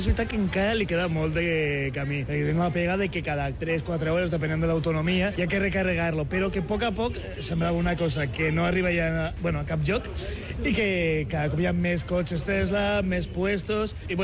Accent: Andorra; perquè a més jo soc d'Andorra

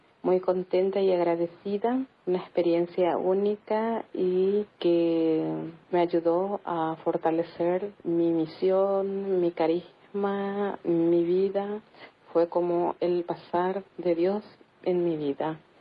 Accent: Paraguay; now in Bolivia; de la Congregación Obreras del Corazón de Jesús. Soy paraguaya, pero resido y trabajo de misión en Bolivia.

